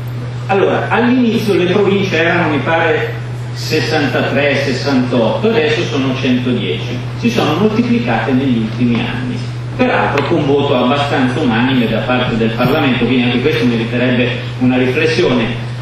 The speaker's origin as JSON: {"language": "Italian", "region": "Lombardy", "country": "Italy", "said": "intanto vengo dalla provincia di Milano, per capirci."}